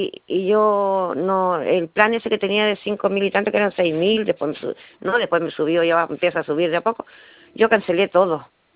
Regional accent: Caldera, Atacama, Chile; yo me vine a Caldera, porque yo soy de Caldera, no de Copiapó

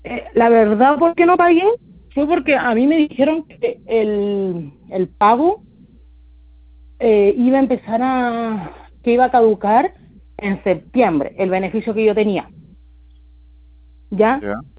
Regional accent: Pozo Almonte, Tarapacá, Chile; yo soy de Pozo Almonte, yo bajé a Iquique.

